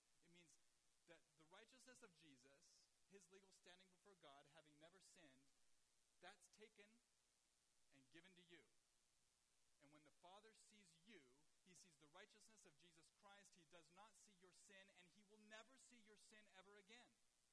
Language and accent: English; United States; No, I'm an American. I experience my life as an American.